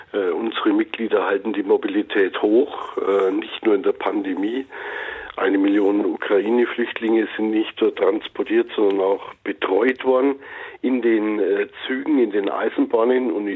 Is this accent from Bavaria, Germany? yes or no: yes; Nuremberg, Bavaria, Germany; Ich komme aus Nürnberg